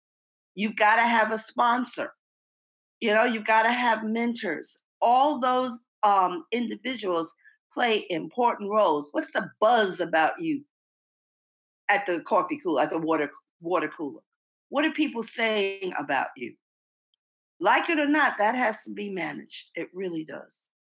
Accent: New York City, New York, United States; You know, everybody at Tuck knows I'm from the Bronx.

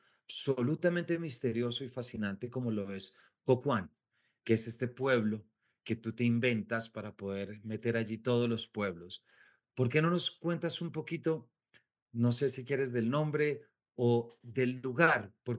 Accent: Colombia; ese es el que como colombiano uno siempre dice de último.

